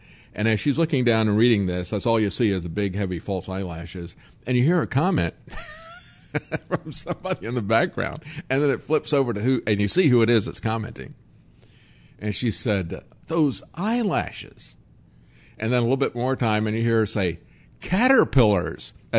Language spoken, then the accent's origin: English; New Jersey, United States; I'm from New Jersey. You from Jersey? I'm from Jersey, too.